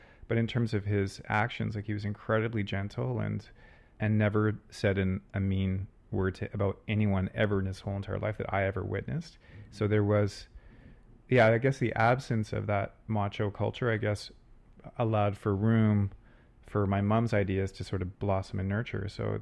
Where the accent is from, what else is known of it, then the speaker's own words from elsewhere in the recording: Vancouver, British Columbia, Canada; and I'm a white, queer, able-bodied, middle-class, cisgendered man. I was born and raised in Vancouver, traveled tons, but this is definitely my home.